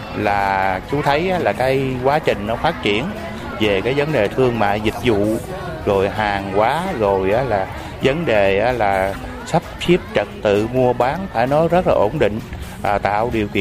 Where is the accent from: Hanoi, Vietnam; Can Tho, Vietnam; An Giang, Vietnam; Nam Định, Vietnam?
Can Tho, Vietnam; Cần Thơ; chú đến từ phường An Khánh, quận Ninh Kiều của thành phố Cần Thơ.